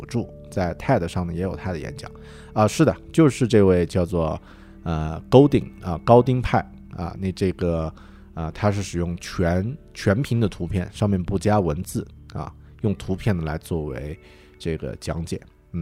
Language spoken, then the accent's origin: Chinese; Kunming, Yunnan, China; 我们都是昆明人吧？如果都是云南人的话呢